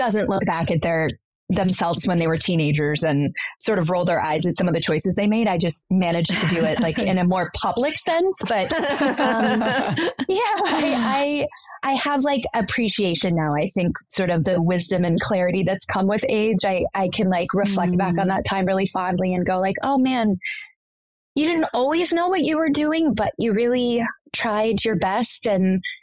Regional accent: Orlando, Florida, United States; I grew up in Orlando, which is the most random.

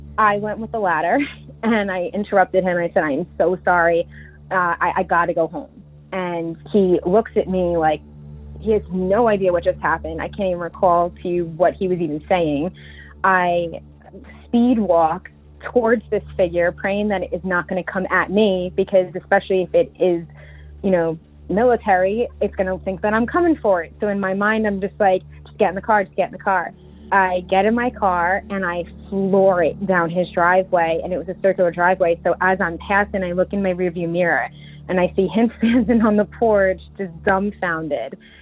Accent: New York, United States

